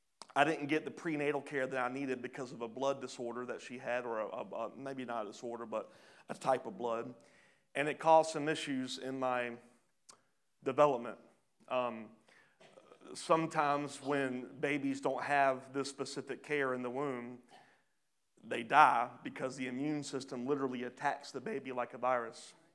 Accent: Pooler, Georgia, United States; also born or lived in Charleston, United States; I grew up in Pooler. Why would I be called to lead a church in the area I grew up in? And I found out that I was actually born in Charleston, South Carolina

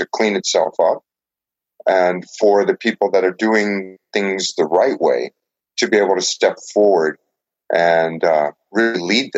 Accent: New Orleans, Louisiana, United States; Well, I'm originally from New Orleans. I'm a good Cajun boy.

